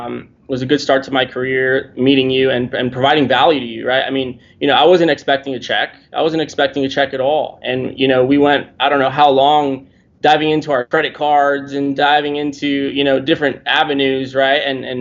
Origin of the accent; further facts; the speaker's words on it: McAllen, Texas, United States; I am 24 years old. I'm from McAllen, Texas, small town, South Texas.